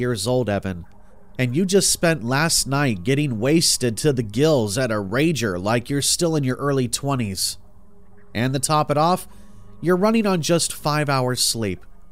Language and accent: English; Portsmouth, New Hampshire, United States; moved away as an adult; I'm originally from New England, having been born in Portsmouth, New Hampshire. When I graduated high school, I decided that I didn't want to spend my entire life living in the same area I had been born in.